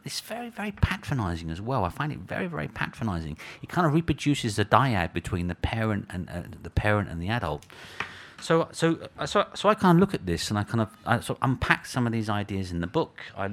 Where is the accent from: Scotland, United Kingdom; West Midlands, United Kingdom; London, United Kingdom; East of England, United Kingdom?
London, United Kingdom; Hackney; and I come from Hackney, I kind of swagger a little bit, you know what I mean?